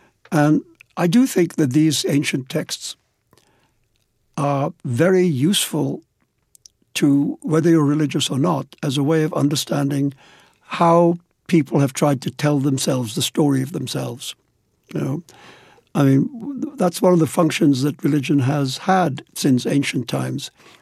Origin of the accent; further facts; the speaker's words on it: India; growing up in India